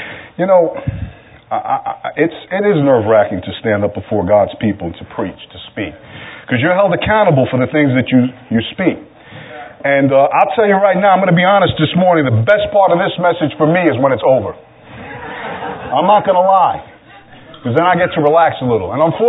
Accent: Brooklyn, New York, United States; I grew up in Brooklyn across the street from the projects, you know.

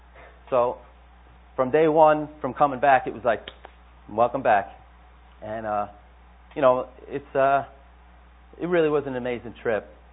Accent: United States; I'm not there because I'm from the United States. I'm from America, and we're better than them.

